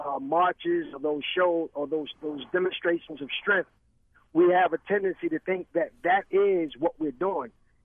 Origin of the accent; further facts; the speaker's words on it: Park Heights, Maryland, United States; from Park Heights, presently living in Guilford.